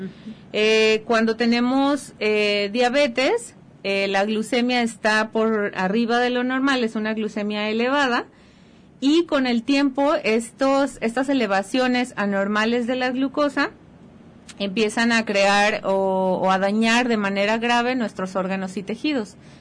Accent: Mexico; todas las enfermedades crónicas que actualmente vivimos como población mexicana

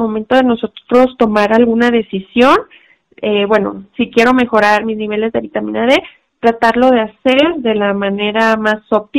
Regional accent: Mexico; por nuestra propia genética, como mexicanos sí tenemos deficiencia.

